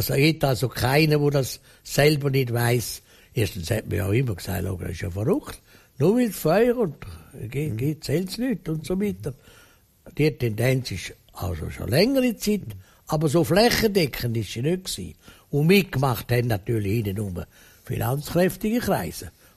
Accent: Switzerland; Und das ist für mich als Schweizer so Freund in den Ohren.

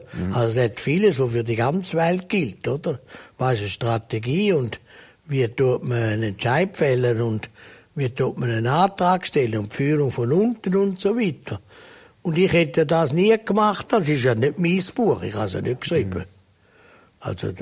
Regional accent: Switzerland; Wir sind Schweizer.

